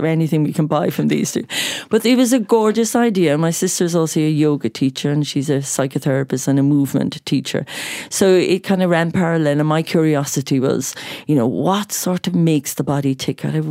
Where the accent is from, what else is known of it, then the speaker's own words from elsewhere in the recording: Bandon, Munster, Ireland; accent: Irish; I grew up in West Cork, County Cork, in a lovely rural little village called Bandon. And yeah, just for, you know, go back very often, but I love my accent and I'm holding on dearly to it.